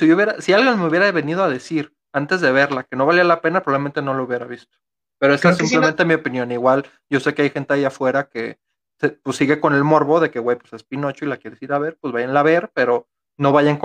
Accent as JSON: {"language": "Spanish", "region": "Chihuahua", "country": "Mexico", "said": "Es que soy de Chihuahua, de repente soy de Chihuahua."}